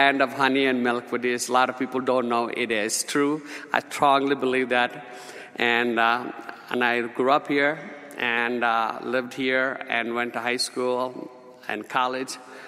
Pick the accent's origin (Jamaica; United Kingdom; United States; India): India; born there; I was born in India to an untouchable family.